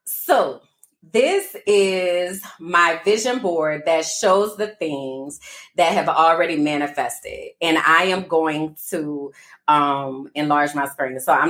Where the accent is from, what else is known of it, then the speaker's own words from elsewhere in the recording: New Orleans, Louisiana, United States; because I'm from New Orleans and we lost all of our pictures and photo albums in Hurricane Katrina.